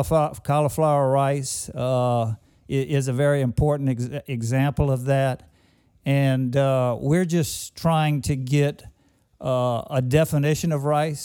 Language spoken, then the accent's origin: English; Louisiana, United States; I mean, you know, I'm from South Louisiana